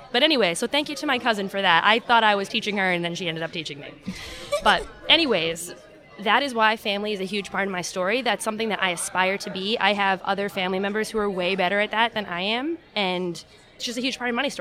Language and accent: English; Boston, Massachusetts, United States; accent: Boston; So I grew up in Boston.